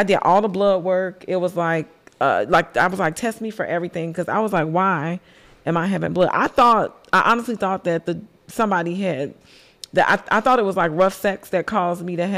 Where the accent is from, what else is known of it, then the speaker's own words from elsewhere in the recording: Chicago, Illinois, United States; And I'm from Chicago. We only eat like pizza and hot dogs, you know, like we wasn't eating no Mediterranean food.